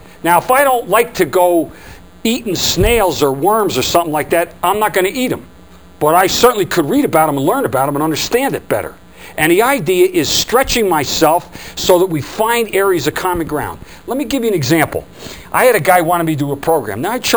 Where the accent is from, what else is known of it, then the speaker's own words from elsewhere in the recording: Ireland; I was from Ireland